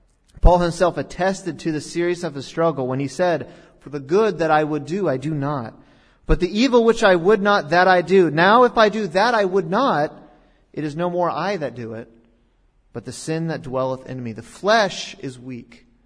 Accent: Florida, United States; It's freezing cold out there, man. I'm from Florida.

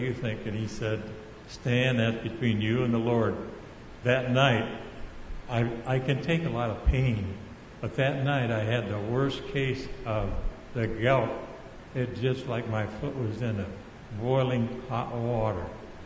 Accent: Fort Dodge, Iowa, United States; it's one time when I was in my hometown of Fort Dodge

